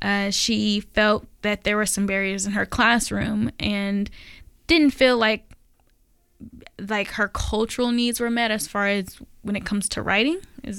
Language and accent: English; Los Angeles, California, United States; now in Portland, United States; I'm currently live in Portland, but I'm from Los Angeles, so I, you know, used to be involved in Hollywood directly, and I grew up around it